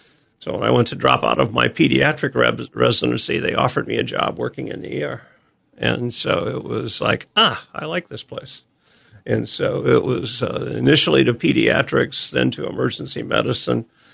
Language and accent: English; East Peoria, Illinois, United States; also born or lived in Morton; No, I grew up between East Peoria and Morton.